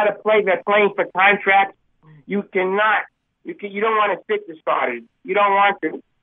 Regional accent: New York, United States; I've been a Packer fan since 1962, not from Wisconsin. I'm born and raised in New York

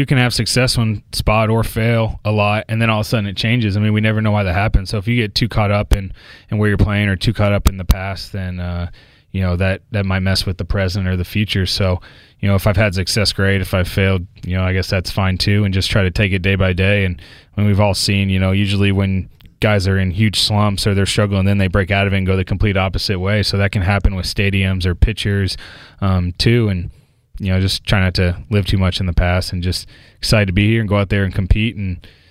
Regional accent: Houston, Texas, United States; And, you know, growing up in Houston.

